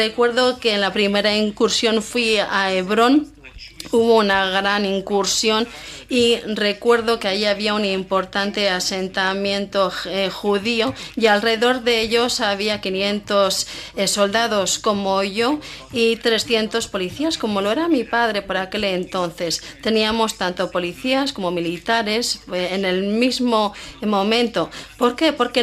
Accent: Jerusalem, Jerusalem District, Israel; Yo crecí en este entorno, en Jerusalén, sabiendo que el Holocausto era algo muy, muy reciente.

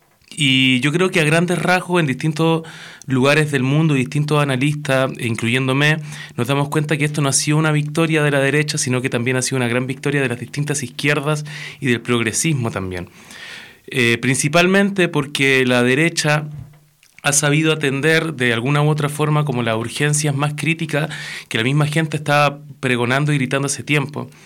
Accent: Chile; te pongo el caso por ejemplo de Chile, que es de donde vengo.

